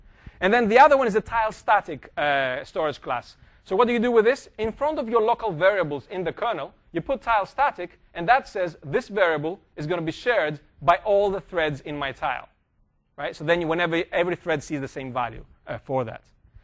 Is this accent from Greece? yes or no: yes; Greece; accent: Greek; English is a second language; I had to do that because my accent comes from Greece. That's where I come from.